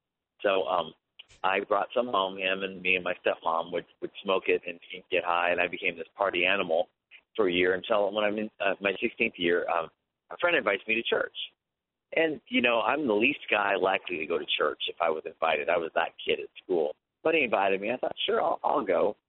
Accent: California, United States; Well, I was raised in California, going to dead, dry, boring churches my whole life.

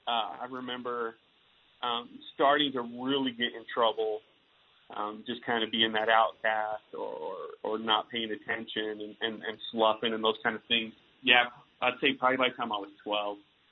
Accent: Ogden, Utah, United States; So for me, man, I'm from Ogden, Utah, born and raised really my whole life.

